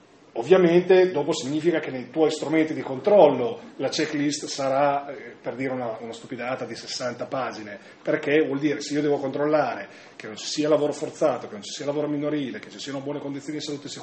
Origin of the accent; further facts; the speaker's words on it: Carpi, Emilia-Romagna, Italy; sono di Carpi